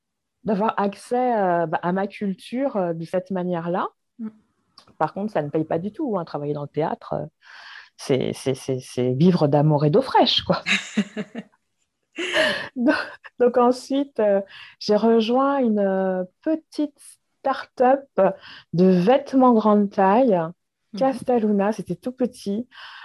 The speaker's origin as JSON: {"language": "French", "region": "Hauts-de-France", "country": "France", "tie": "born or raised there", "said": "Et voilà, j'ai grandi dans l'Oise jusqu'à mes 18 ans. J'y suis restée pour faire mes études."}